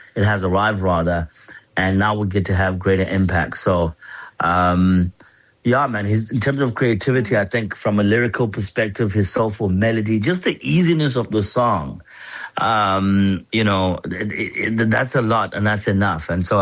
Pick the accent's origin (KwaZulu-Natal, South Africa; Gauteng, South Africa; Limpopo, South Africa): KwaZulu-Natal, South Africa; Mandeni; I'm from Mandeni originally, which are the farmlands.